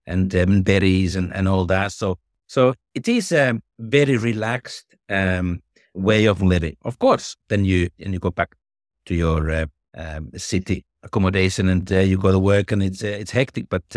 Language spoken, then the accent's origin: English; Finland; born or raised there